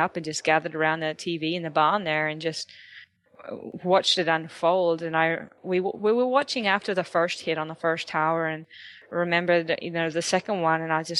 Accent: Australia; So that's probably the more of the perspective that I had at that time being Australian.

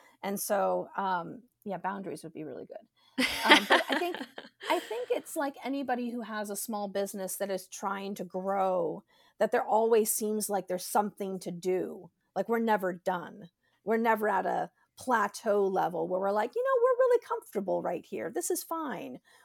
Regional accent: San Diego, California, United States; I'm from California originally, although prior to the age of 8, I traveled around all over the place because my father was in the military, mm-hmm. but we settled in California when I was 8.

